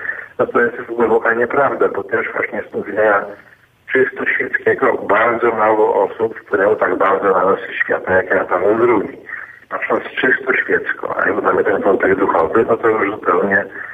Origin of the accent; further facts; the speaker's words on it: Wrocław, Lower Silesian Voivodeship, Poland; jak jeszcze mieszkałem we Wrocławiu, bo jestem wrocławianinem. I jako właśnie student wtedy fizyki na uniwersytecie